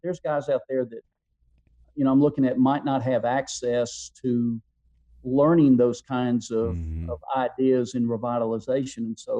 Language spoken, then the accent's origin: English; West Virginia, United States; So it's a nice place to be. We like living there, and it's a good place to be. I'm Appalachian by h